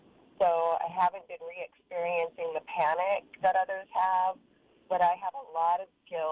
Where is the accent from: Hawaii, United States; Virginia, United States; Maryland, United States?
Hawaii, United States; Kailua; I'm from Kailua.